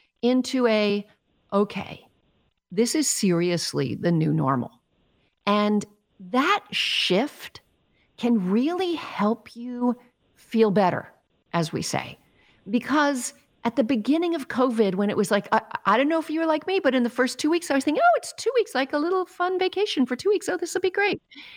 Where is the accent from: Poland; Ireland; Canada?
Canada; now in United States; yes, I'm both of them. Happy Canada Day. I'm both Canadian and American, spending half my life in Canada, half my life here.